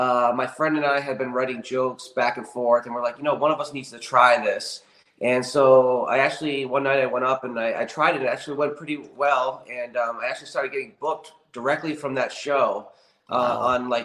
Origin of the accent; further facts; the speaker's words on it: Rhode Island, United States; moved away as an adult; I'm actually from Rhode Island originally.